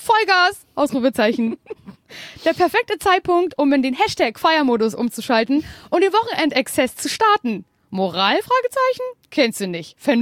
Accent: Parchim, Mecklenburg-Vorpommern, Germany; dass ich ein bisschen patriotisch bin, was meine Heimatstadt Parchim angeht.

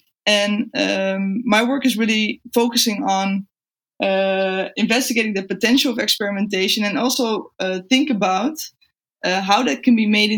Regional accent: Netherlands; I'm a researcher from the Netherlands. I work at Utrecht University

